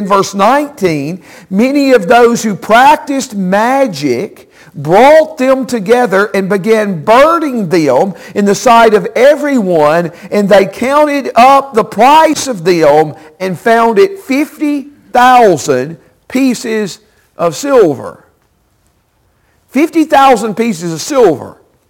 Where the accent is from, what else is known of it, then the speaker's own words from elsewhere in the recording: Dickson, Tennessee, United States; I was raised in Dixon, Tennessee, a little bit west of Nashville, about 40 miles west of Nashville.